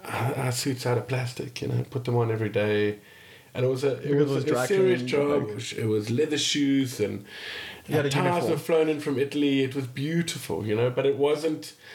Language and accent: English; South Africa; I'm South African, we're cocky little shits, you know?